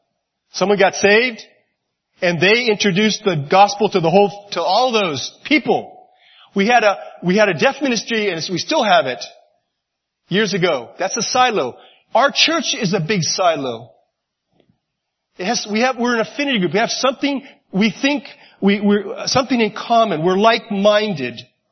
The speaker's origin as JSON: {"language": "English", "town": "Miami", "region": "Florida", "country": "United States", "said": "I only have a few fishing stories. I am from Miami."}